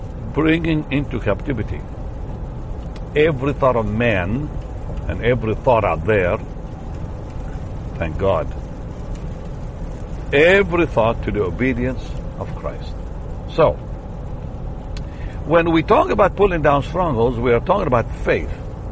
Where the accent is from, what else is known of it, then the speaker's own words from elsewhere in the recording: Israel; I'm from Israel, so we're related in the Lord.